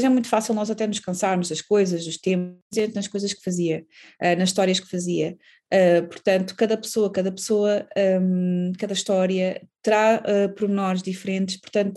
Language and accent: Portuguese; Gala, Centro, Portugal; e eu sou da Gala